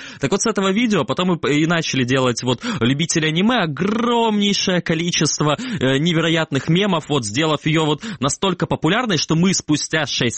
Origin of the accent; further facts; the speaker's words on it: Kerch, Crimea, Ukraine; вот мой родной город Керчь прекрасный тому пример.